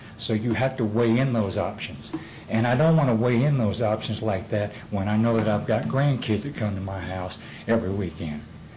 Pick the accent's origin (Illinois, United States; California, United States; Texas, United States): Texas, United States; Dallas; I was born on the Air Force Base outside of Dallas, Texas. I lost my dad to Vietnam, but that's where I grew up